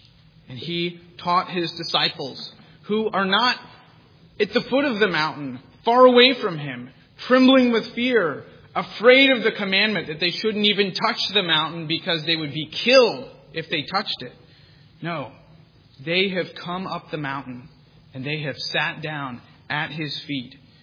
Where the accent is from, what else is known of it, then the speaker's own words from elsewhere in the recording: the South, United States; now in Massachusetts, United States; I grew up in the South. And I got to tell you, down South, people say blessed all the time.